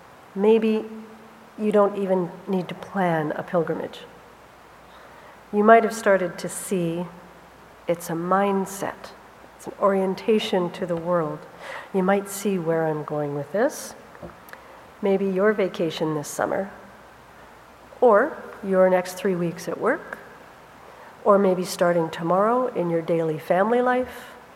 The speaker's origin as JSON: {"language": "English", "country": "Canada", "said": "We're from Canada, that's a relative thing."}